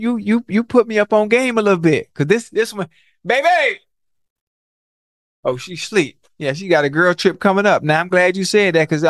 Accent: Miami, Florida, United States; Now, I'm from Miami. Yeah. I'm from Miami.

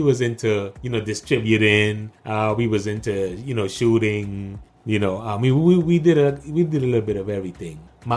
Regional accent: Panama; You know, people just started … because I'm from Panama, right?

